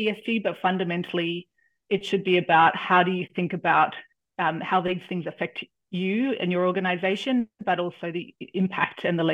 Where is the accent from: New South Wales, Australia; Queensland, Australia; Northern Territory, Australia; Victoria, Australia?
New South Wales, Australia; Sydney; Sydney, and I thought it was the only time in my lifetime that I'd be able to see the Olympics in my hometown. So I came back to Sydney and I ended up staying here